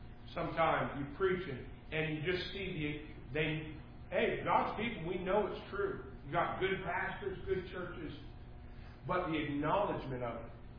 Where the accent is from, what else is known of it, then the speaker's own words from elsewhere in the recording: Canada; And I'm Canadian, and I'm thinking, awesome.